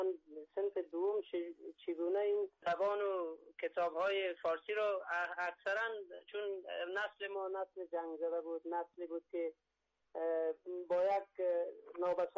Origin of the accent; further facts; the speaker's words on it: Mazar-i-Sharif, Balkh, Afghanistan; also born or lived in Samangan; در آستان سمنگان کشور افغانستان در در شهرستان خرم و سارباغ به دنیا آمدم. بعدن چند جنگای در مدت جنگای داخلی همه از این نابسامانی ها ما از زادگاه مادری ایمان و شهر مزار شریف متواری شده